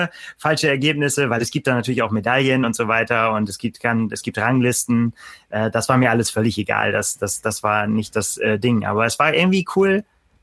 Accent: Northern Germany, Germany; ich komme hier aus dem Norden, bin gebürtiger Norddeutscher und war aber viele Jahre im Süden zum Arbeiten und bin dann wieder hochgekommen, als ich bei Triathlon angefangen habe, 2016.

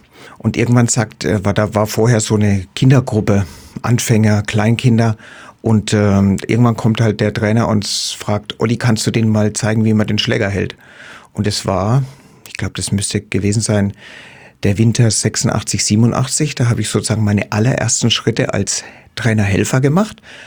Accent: Bavaria, Germany; accent: Lower Franconian; Also ja, ich bin ein Unterfranke und ich hoffe, es hört man.

